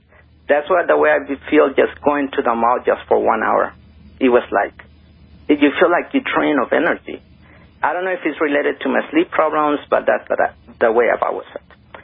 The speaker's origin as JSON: {"language": "English", "country": "Mexico", "tie": "born or raised there", "also_born_or_lived": "United States", "said": "when I grew up in Mexico and the U.S."}